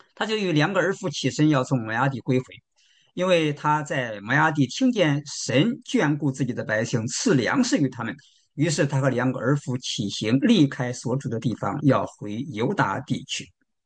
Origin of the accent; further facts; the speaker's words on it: Henan, China; 那我小时候在这个河南农村呢